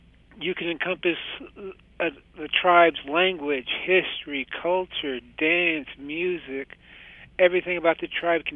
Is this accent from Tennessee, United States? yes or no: no; Fort Peck Indian Reservation, Montana, United States; I was born and raised on the Fort Peck Indian Reservation in Montana.